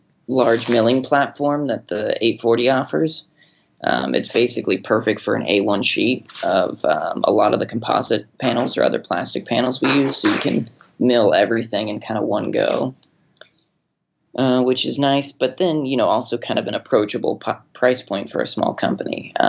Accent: Grand Junction, Colorado, United States; moved away as an adult; now in United Kingdom; Yeah, I'm from Colorado, actually. The western slope of Colorado, a little town called Grand Junction.

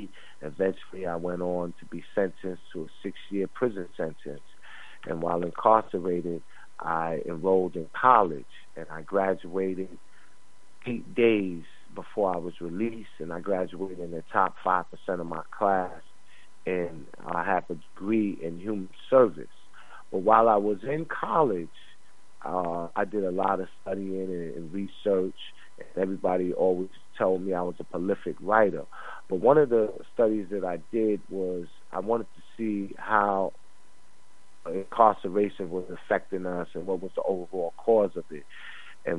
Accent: Harlem, New York, United States; I'm from Harlem. I come from the unruly streets of Harlem

